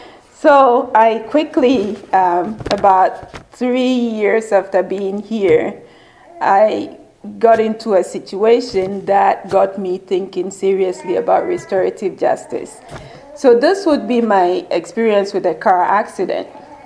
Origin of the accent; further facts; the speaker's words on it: Ghana; So I come from Ghana in West Africa, and so just so you, I'm sure you realize I speak with a different accent.